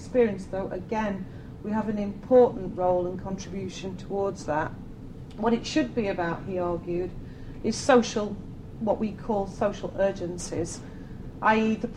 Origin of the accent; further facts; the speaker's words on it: Mansfield, East Midlands, United Kingdom; I'm from North Knotts in Mansfield